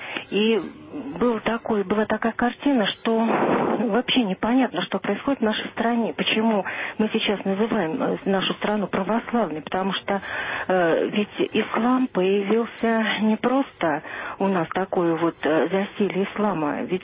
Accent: Moscow, Russia; я из Москвы.

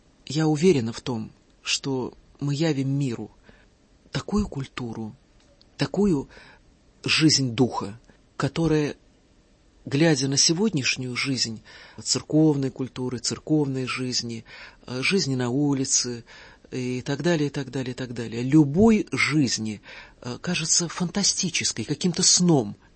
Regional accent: Russia; born there; я счастлива, что я родилась в России.

